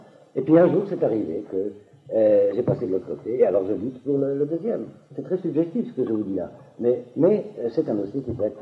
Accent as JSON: {"language": "French", "country": "Algeria", "said": "j'ai droit à un passeport français, puisque je suis algérien."}